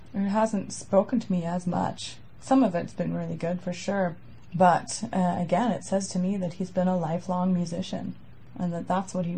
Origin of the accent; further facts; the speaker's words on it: Guelph, Ontario, Canada; Because I grew up in Guelph